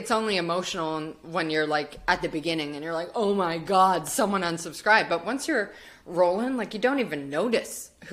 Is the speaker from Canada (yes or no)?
yes; Canada; my husband's Australian, I'm Canadian